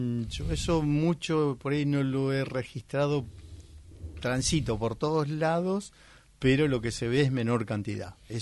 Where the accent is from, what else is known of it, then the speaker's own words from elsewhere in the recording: Pilar, Buenos Aires Province, Argentina; de Pilar y bueno, hoy venimos con una inquietud muy linda y para tratar de colaborar con nuestra querida Argentina